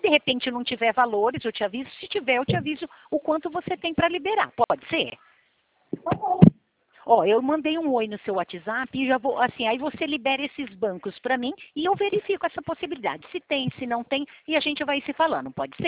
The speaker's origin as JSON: {"language": "Portuguese", "region": "São Paulo", "country": "Brazil", "said": "eu sou do estado de São Paulo"}